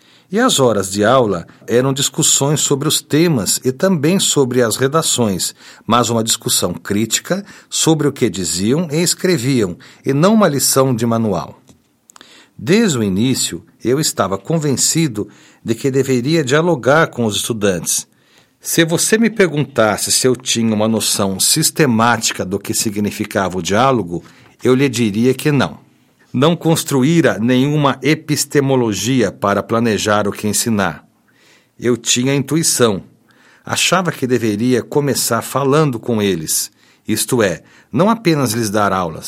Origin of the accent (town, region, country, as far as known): Jaboatão, Pernambuco, Brazil; born or raised there; also born or lived in Recife